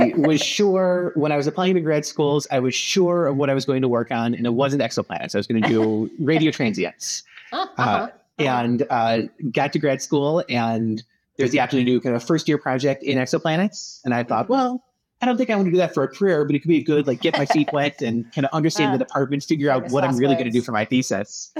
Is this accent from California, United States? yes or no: no; Chicago, Illinois, United States; So I grew up in Chicago and did my undergrad at the University of Illinois.